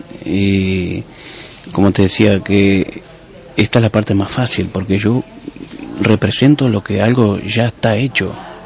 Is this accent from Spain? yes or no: no; Uruguay; yo soy de Uruguay